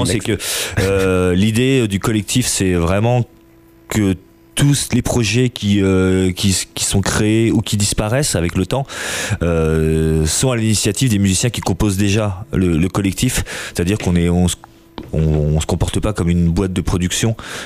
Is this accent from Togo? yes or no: no; Bourges, Centre-Val de Loire, France; je viens de Bourges, en fait.